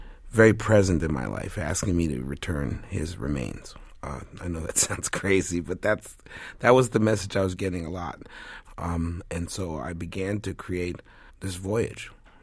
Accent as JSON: {"language": "English", "region": "New York", "country": "United States", "tie": "born or raised there", "also_born_or_lived": "Mexico City, Mexico", "said": "I was raised in New York, yeah."}